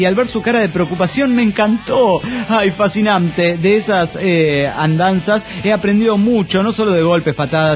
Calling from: Villahermosa, Tabasco, Mexico; de Villahermosa, Tabasco, México.

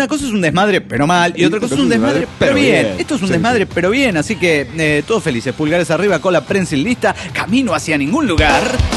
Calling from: Guadalajara, Jalisco, Mexico; de Guadalajara, Jalisco.

